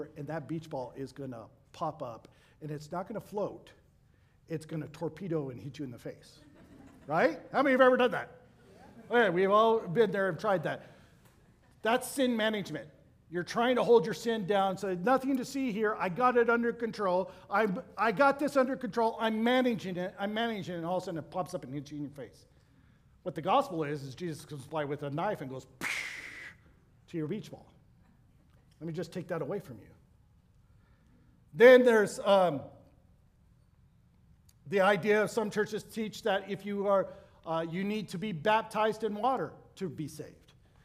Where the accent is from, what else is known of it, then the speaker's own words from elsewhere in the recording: Ogden, Utah, United States; The problem is I grew up in Ogden.